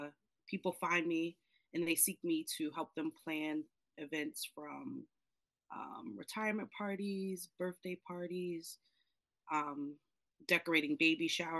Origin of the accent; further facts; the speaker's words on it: Piscataway, New Jersey, United States; I am originally from Piscataway. I graduated from Piscataway in 2003.